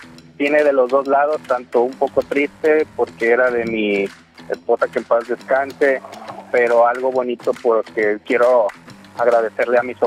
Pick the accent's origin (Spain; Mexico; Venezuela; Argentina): Mexico; Ciudad Madero, Tamaulipas; De aquí de Ciudad Madero